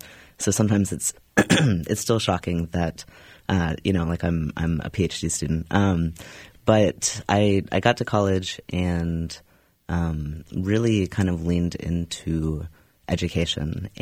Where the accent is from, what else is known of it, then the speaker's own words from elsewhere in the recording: Louisville, Kentucky, United States; So I grew up in Louisville, Kentucky, had an older sibling. My parents were conservative Jewish identified people.